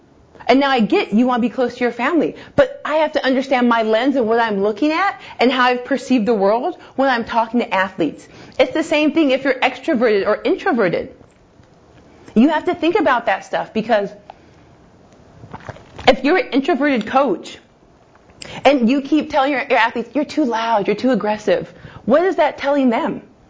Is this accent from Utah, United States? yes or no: no; Arizona, United States; Oh, by the way, I'm from Arizona, right by the border.